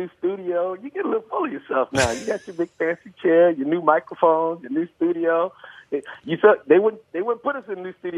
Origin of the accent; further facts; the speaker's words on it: Texas, United States; And that's because, like I said, I'm from Texas.